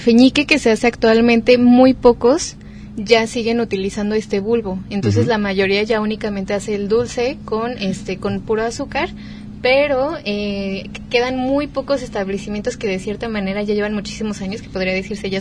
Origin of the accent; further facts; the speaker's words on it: Toluca, State of Mexico, Mexico; now in Bahía de Banderas, Mexico; esto es muy típico allá en mi pueblo, en Toluca.